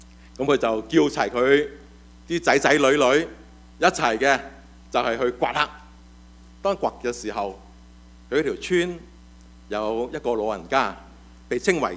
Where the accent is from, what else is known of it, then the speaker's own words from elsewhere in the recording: China; 所以我哋中国人咧就都几中意呢个古仔嘅